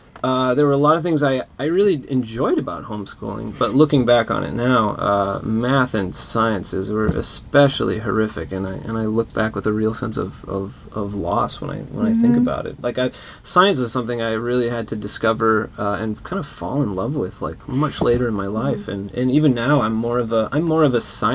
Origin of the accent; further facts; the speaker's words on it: Washington, United States; Oh, I grew up in Washington State.